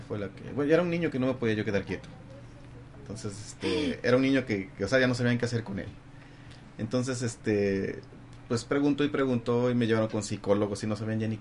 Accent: Mexico; Empecé a investigar de los estados de México, y, pues, principalmente lógico mi tierra

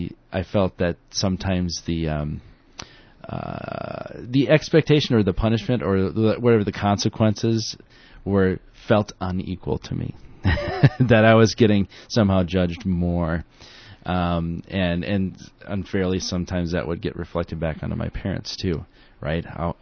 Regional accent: Dundee, United States; growing up in Dundee, you know, this town of 100 people, it was definitely known that I was the PK

